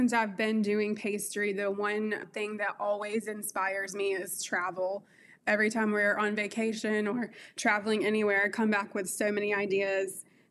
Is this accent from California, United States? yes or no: no; Georgia, United States; now in Dothan, United States; I grew up near Atlanta. Georgia is definitely my home, but I moved to Dothan almost 9 years ago now